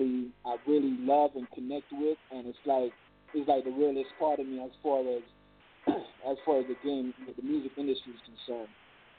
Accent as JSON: {"language": "English", "town": "Brooklyn", "region": "New York", "country": "United States", "tie": "born or raised there", "said": "Growing up in Brooklyn where, you know, you see hookers on the tracks, you know what I'm saying, like on Van Sicklin"}